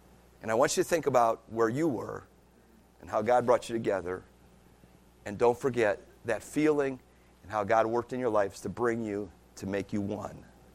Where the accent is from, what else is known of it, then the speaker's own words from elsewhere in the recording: Cleveland, Ohio, United States; I grew up in Cleveland, Ohio. You know, my parents weren't wealthy. They were just working class people.